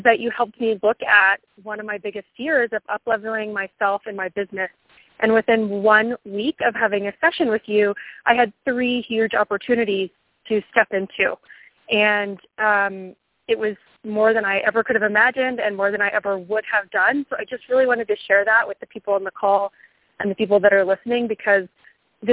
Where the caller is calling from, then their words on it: Colorado, United States; I'm calling from Colorado.